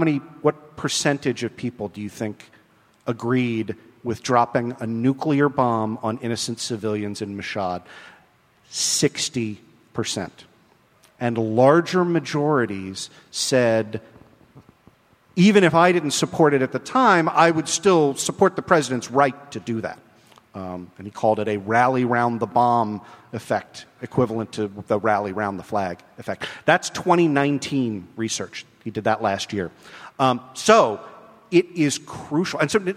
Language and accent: English; Baltimore, Maryland, United States; The first is there is a reason why I'm out here from Baltimore.